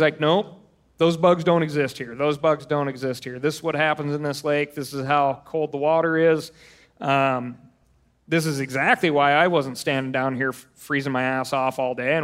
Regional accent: Montana, United States; I'm from Montana.

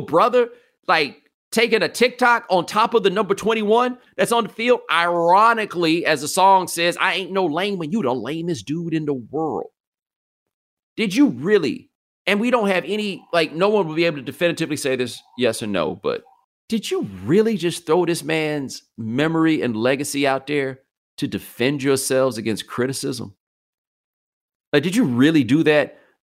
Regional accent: Texas, United States; but I'm from Texas, so that just sounds like a kind of thing that people do.

